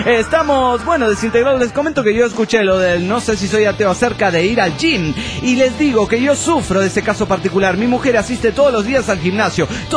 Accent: Guadalajara, Jalisco, Mexico; en la foto sigue diciendo que soy de Jalapa, pero soy tapatío, cabrones.

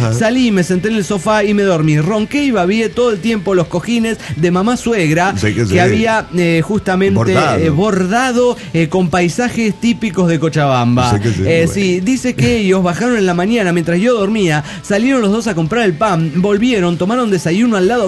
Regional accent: Nuevo Laredo, Tamaulipas, Mexico; de Narco Laredo, Tamaulipas.

